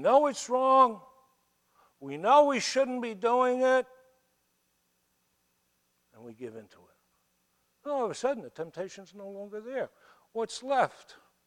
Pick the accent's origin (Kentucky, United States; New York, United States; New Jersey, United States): New York, United States; You know, I'm from New York. I can't keep my mouth shut.